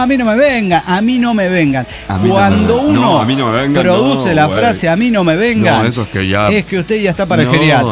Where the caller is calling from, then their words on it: Mexico City, Mexico; de Ciudad de México.